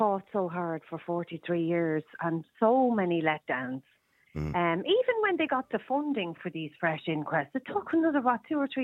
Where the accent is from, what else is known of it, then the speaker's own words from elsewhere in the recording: Drogheda, Leinster, Ireland; I grew up in Drogheda